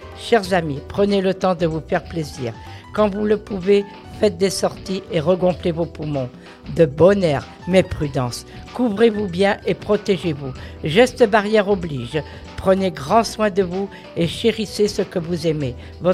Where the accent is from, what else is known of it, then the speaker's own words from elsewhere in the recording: Pays de la Loire, France; Moi, je suis native des Pays de la Loire.